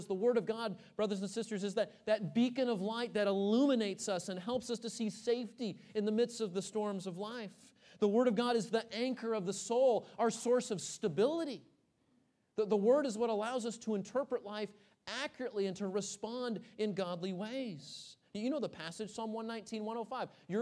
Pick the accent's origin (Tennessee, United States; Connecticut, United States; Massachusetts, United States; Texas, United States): Texas, United States; You know, I'm from Texas. There's no hills. There's no mountains.